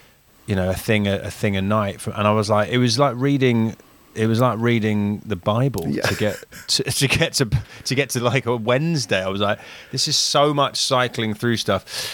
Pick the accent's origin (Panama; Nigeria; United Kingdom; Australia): United Kingdom; South of England; now in Los Angeles, United States; I'm from the South, so yeah.